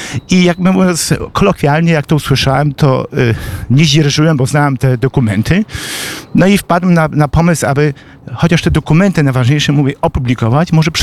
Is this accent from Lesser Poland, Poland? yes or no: yes; Tarnów, Lesser Poland, Poland; moved away as an adult; also born or lived in Katowice; i z moich stron rodzinnych, bo ja pochodzę spod Tarnowa.